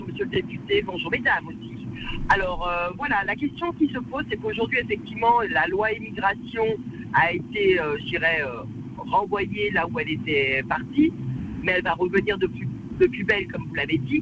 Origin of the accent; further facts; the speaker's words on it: France; je suis française, issue d'une immigration.